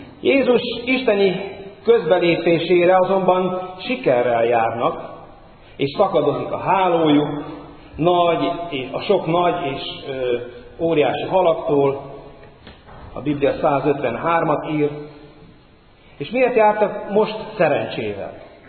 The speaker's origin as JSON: {"language": "Hungarian", "town": "Carei", "region": "Satu Mare County", "country": "Romania", "tie": "born or raised there", "said": "A szülővárosomban, Nagykárolyban el akartam menni az apai nagymamámnak a sírjához"}